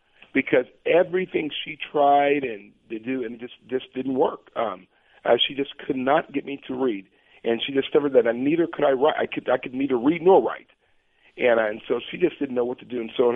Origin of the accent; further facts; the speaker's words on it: Portland, Oregon, United States; born there; the first in, like I said, six generations born outside of the state of Louisiana.